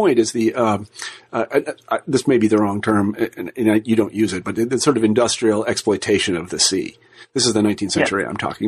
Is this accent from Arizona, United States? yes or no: no; Kansas, United States; I mean, where I grew up in Kansas, I mean, there was a, you know, we didn't have ocean fish.